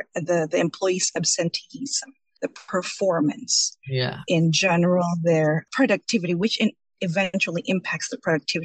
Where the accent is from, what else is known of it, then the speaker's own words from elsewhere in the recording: Sacramento, California, United States; I am from Sacramento, California.